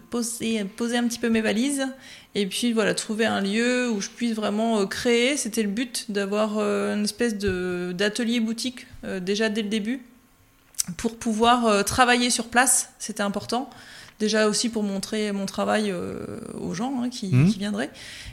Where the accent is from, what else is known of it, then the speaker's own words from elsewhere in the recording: Normandy, France; now in Avranches, France; j'ai vécu toute mon enfance et adolescence dans l'Orne. Oui. Et c'est après mes études que je suis revenue sur Avranches. Mes grands-parents étaient de Saint-James, c'est pour ça que je suis revenue par là.